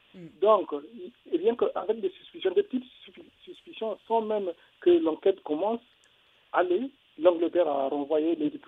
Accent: Republic of the Congo; moi, c'est … donc je suis du Congo-Brazzaville.

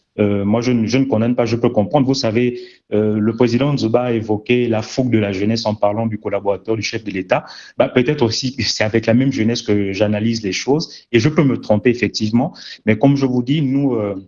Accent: Gabon; C'est comme je vous dis, nous sommes Gabonais et ce pays a une histoire.

